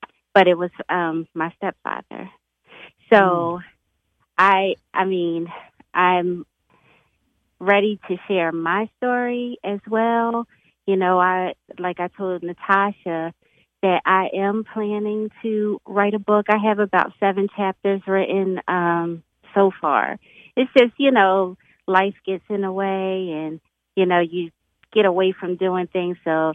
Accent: Philadelphia, Pennsylvania, United States; now in Delaware, United States; I am actually, I'm from Philadelphia, but I live in Delaware.

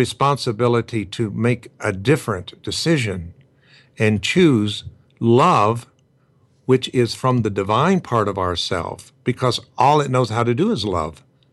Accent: United States; I have a human part of me as an American

